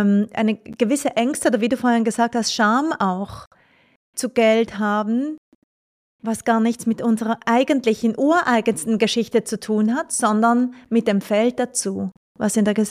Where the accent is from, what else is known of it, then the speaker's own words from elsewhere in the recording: Basel, Basel-Stadt, Switzerland; Also in der Schweiz, gerade ich komme ja ursprünglich aus Basel